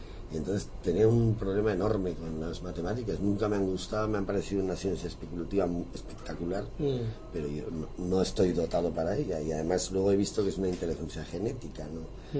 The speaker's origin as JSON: {"language": "Spanish", "region": "Navarre", "country": "Spain", "said": "Yo soy navarro y estudiante de Deusto"}